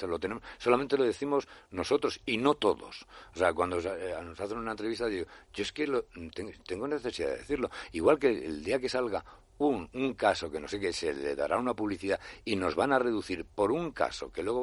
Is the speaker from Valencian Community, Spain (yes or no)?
no; Zaragoza, Aragon, Spain; Vamos, iremos en su momento a Zaragoza, a mi tierra